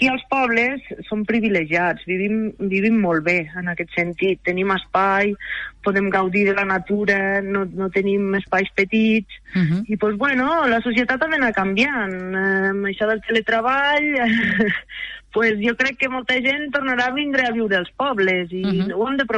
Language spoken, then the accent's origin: Catalan; Almenar, Catalonia, Spain; Jo estic molt orgullosa de ser de poble. Jo soc d'Almenar i m'estimo molt el meu poble. I llavors, ser rural per mi és viure Almenar en un conjunt, en una comunitat, tota que és pagesa, que és agrícola